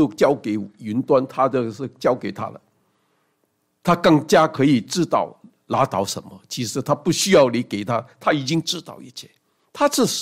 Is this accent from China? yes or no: yes; China; 很多时候我们中国人说，为什么这个人做的怎么多不好的事情